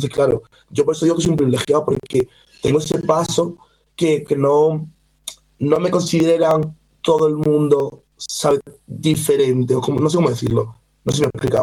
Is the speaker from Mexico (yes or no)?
no; Spain; Y yo, sí, soy de aquí, soy español, yo he criado aquí, estoy aquí, o sea, trabajo aquí.